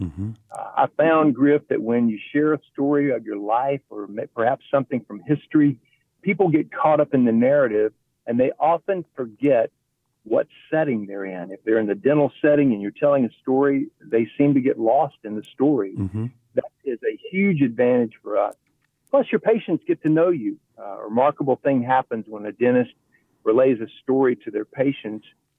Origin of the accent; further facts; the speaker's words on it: Baton Rouge, Louisiana, United States; following Dr. Billy Graham's visit to Tiger Stadium in Baton Rouge, my hometown.